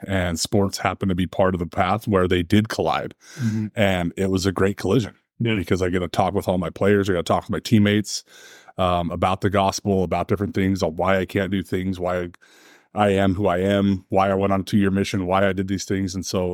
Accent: Idaho, United States; growing up in Idaho, they really didn't have sporting events on Sundays.

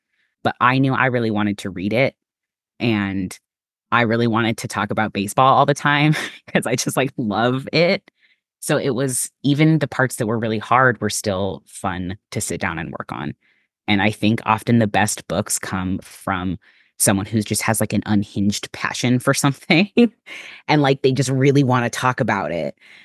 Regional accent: Oregon, United States; I'm from Oregon, and really, like, the Mariners are the only team up there, even though they're obviously not in Oregon.

